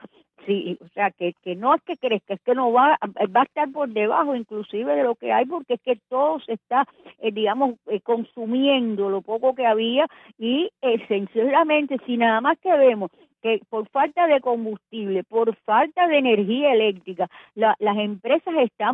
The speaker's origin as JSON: {"language": "Spanish", "country": "Cuba", "said": "Yo dije, ay, pero ¿para qué si yo vengo de Cuba?"}